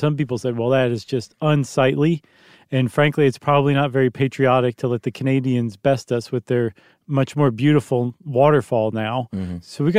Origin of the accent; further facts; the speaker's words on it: United States; I don't want to say better because I'm an American